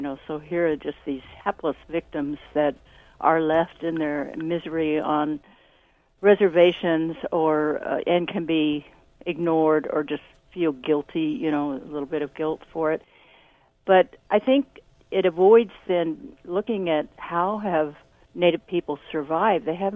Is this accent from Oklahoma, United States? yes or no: yes; Oklahoma, United States; As we know, I grew up in Oklahoma. There were always pipelines exploding